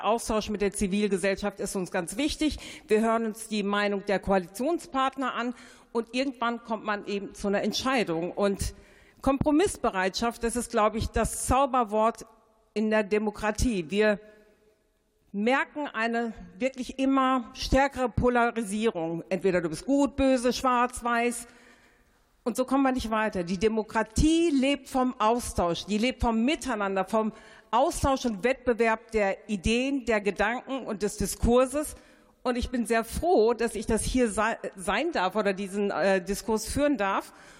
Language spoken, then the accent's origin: German; Paderborn, North Rhine-Westphalia, Germany; born there; Ich grüße den Kollegen aus Paderborn, meine Geburtsstadt